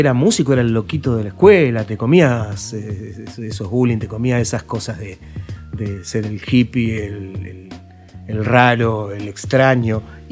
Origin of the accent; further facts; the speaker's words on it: Rosario, Santa Fe, Argentina; also born or lived in San Martín, Buenos Aires; En realidad no soy rosarino, pero siempre tuve el sello de rosarino.